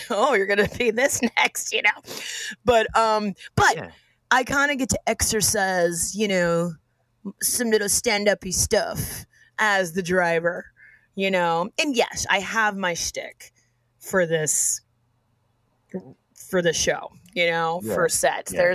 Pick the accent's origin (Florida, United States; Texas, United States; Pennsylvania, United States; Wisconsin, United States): Texas, United States; Austin; I'm from Austin, Texas originally. And I was back in Austin for a summer doing Shakespeare in the Park